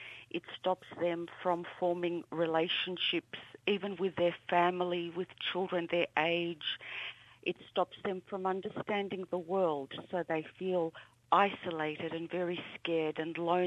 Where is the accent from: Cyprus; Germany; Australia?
Australia; Melbourne, Victoria; Μεγάλωσα πρώτα απ' όλα στο Abbotsford. Όταν ήμουν εγώ μικρή, ήταν πολλοί Έλληνες και Ιταλοί στο Abbotsford. Μεγάλωσα με άλλα παιδιά που είχαν γονείς από άλλα κράτη